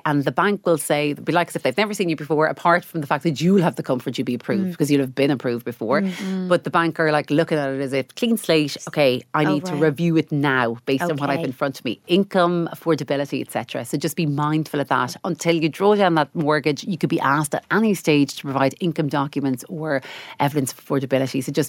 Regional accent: Ireland; Because we're, as an Irish consumers, we're so bad at switching, right?

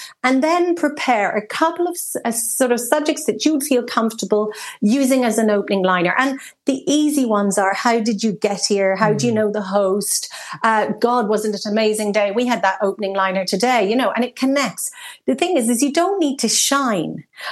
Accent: Munster, Ireland; born there; But I was born in West Cork

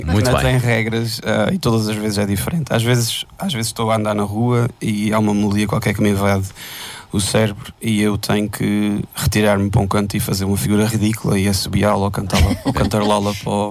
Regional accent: Azores, Portugal; eu sou da Ilha Terceira, portanto a minha avó era da Ilha de São Jorge, e eu ia sempre, todos os anos, enquanto miúdo, passar um mês para a casa da minha avó

